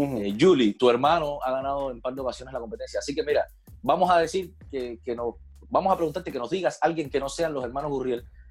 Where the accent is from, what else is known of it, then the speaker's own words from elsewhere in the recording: Cuba; que soy cubano, entonces ya tú sabes.